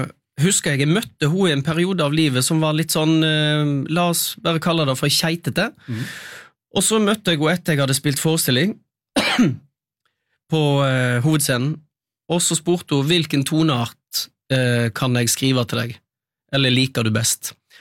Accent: Øystese, Vestland, Norway; accent: Øystese dialect; og de synger på min dialekt. For jeg har lest inn all teksten til koret, og til solisterne, og da har jo de lært seg. Så de synger på Øystese-dialekt.

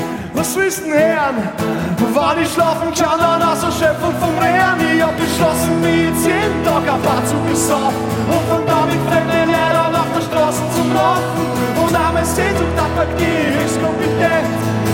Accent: Styria, Austria; Es taugt mir total als Steirer im zweitschönsten Bundesland von Österreich.

